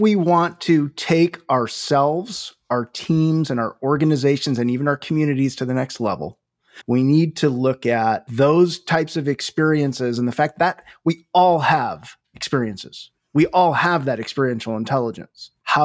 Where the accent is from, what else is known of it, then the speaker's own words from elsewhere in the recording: California, United States; So I grew up in Northern California.